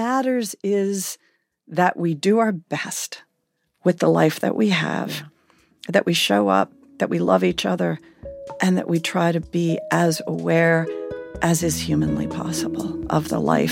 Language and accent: English; Tennessee, United States; I am a Tennessean. There is an enormous amount about being a Tennessean that I don't believe in and I am appalled by.